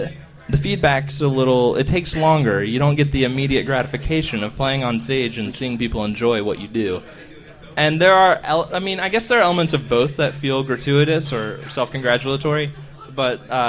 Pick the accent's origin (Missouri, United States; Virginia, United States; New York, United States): Virginia, United States; Richmond; now in Washington, United States; Originally, I'm from Richmond, Virginia.